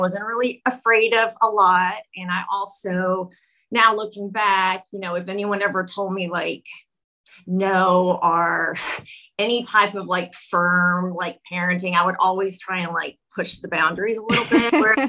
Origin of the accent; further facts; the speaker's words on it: Canton, Ohio, United States; I'm from Canton, Ohio. I am a mother of three, and I'm a social worker here in the area.